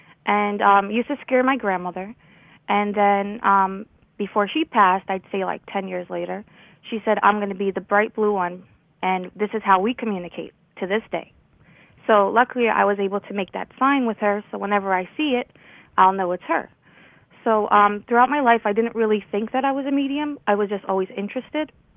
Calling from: New York, United States; I'm calling from New York

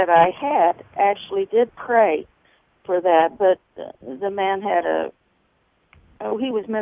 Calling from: Missouri, United States; I'm calling from Missouri

